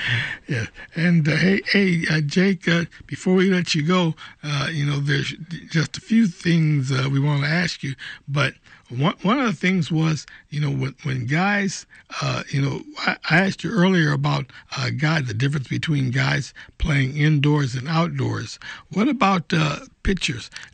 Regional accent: Flint, Michigan, United States; Yes, I know when growing up in Flint, and I played a few baseball games there myself

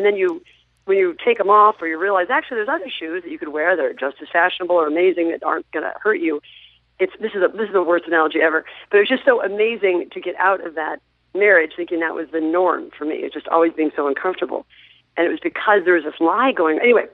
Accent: Midwest, United States; I'm from the Midwest, so I was surrounded by everybody.

